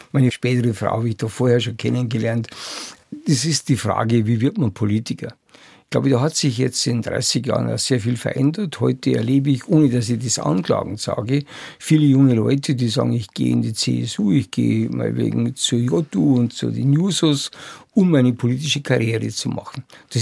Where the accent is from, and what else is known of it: Bavaria, Germany; now in Munich, Germany